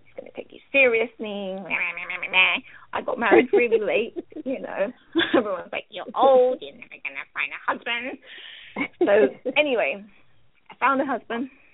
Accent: London, United Kingdom; when I was growing up in London. I was the only black girl in my in my primary school.

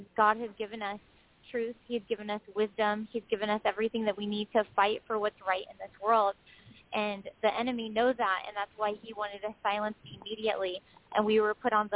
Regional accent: San Diego, California, United States; Oh, I was saying that, you know, I was born and raised in San Diego from a pretty liberal Democrat family.

